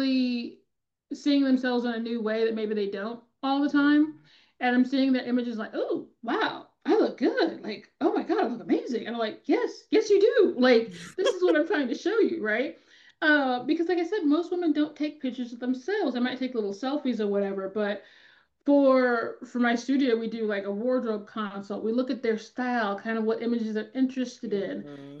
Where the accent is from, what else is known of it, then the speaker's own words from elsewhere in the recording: California, United States; So I'm originally from California. Well, I'm technically originally was there forever. And I was doing photography there.